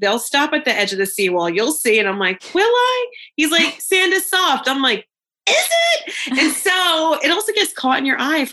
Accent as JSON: {"language": "English", "country": "United States", "said": "He's Dutch. I'm American."}